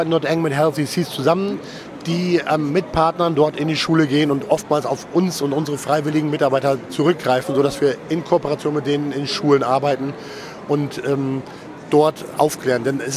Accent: Lower Saxony, Germany; Ich komme aus Ostfriesland

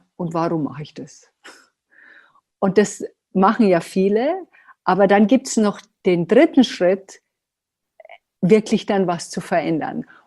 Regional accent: Germany; Und das, wir sind auch Deutsche, das darf man nicht vergessen, da gab es auch so strikte gerade Linien.

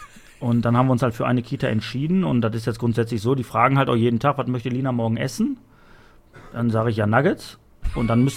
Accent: Kassel, Hesse, Germany; Ich komme aus Kassel-Brauxel.

